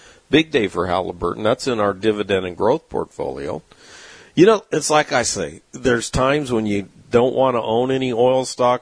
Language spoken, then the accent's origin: English; San Diego, California, United States; Now, growing up in San Diego, we had a lot of people in town worked for General Dynamics.